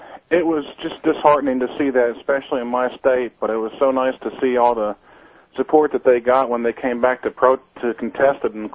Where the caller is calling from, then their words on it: West Virginia, United States; Yeah, I'm from West Virginia.